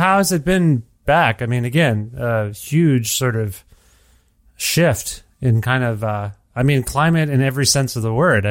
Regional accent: Canada; as a Canadian, because I'm a wuss, to go into the States right now. I would just feel odd. Like, who's around the corner? What are people thinking? Look, I'm a person of color.

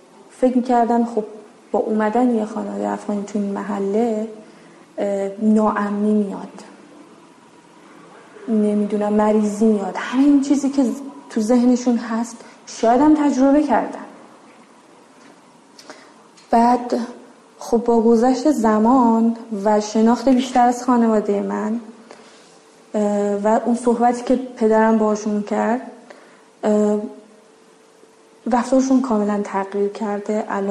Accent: Afghanistan; now in Karaj, Iran; ما تازه رفتیم کرج، شاید 3 سال بیشتر نشده. اون محلی که رفتیم، تو اون کوچه‌ای که هستیم، فقط ما خانواده افغانی هستیم.

